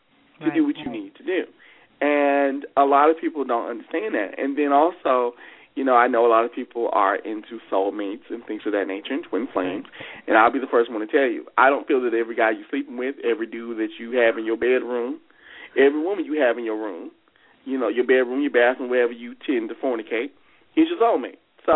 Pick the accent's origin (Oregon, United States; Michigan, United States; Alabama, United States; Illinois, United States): Alabama, United States; I'm originally from the Deep South. I'm a Southern boy. I'm originally from Alabama, but I now live in the Midwest.